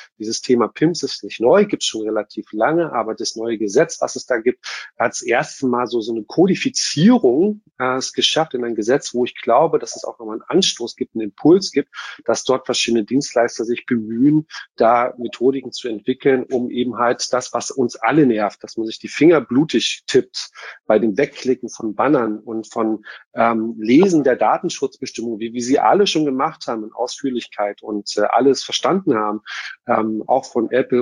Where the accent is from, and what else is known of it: Brandenburg, Germany